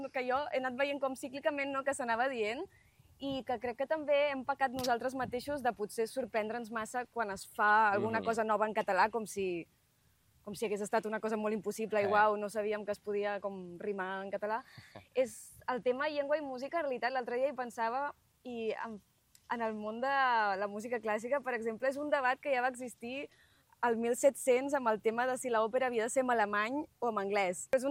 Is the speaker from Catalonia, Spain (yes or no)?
yes; Premià de Mar, Catalonia, Spain; A més, jo soc de Premià de Mar, o sigui, no soc de Mallorca, però també tinc el Mediterrani allà a la porta de casa